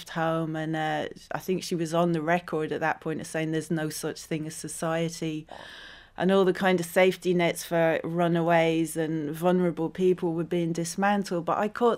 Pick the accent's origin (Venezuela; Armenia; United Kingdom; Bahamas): United Kingdom; London; I grew up out near Heathrow Airport